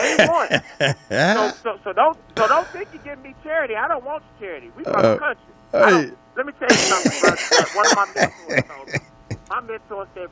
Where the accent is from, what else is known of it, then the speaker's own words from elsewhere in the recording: Mississippi, United States; And 4-5-9, I'm from Mississippi. That's just how I was raised.